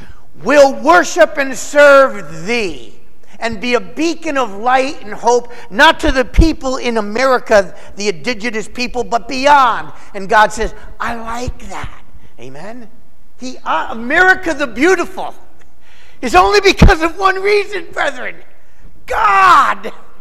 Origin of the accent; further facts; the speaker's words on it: United States; I'm so glad that I'm American. Because I'm so proud to be called an American.